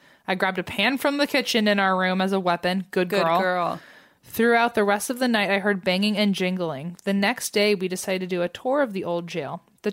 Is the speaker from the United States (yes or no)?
no; Toronto, Ontario, Canada; I'm from Toronto, Canada.